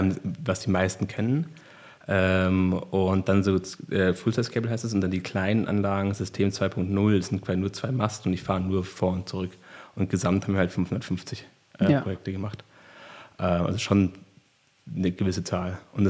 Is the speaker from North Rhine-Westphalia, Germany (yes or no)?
no; Immenstadt, Bavaria, Germany; ich bin aus dem Allgäu, Immenstadt, Sonthofen kennt man vielleicht.